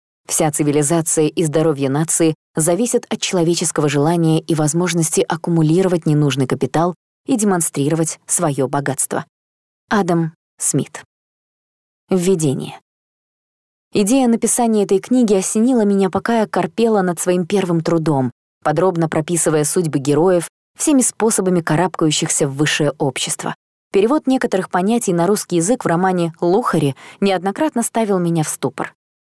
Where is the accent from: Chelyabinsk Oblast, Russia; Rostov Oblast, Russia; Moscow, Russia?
Moscow, Russia; now in London, United Kingdom; Мы, москвичи, всегда смотрели на лимитчиков немного свысока, ощущая себя местной элитой. И только переехав в Лондон, я ощутила все это на собственной шкуре.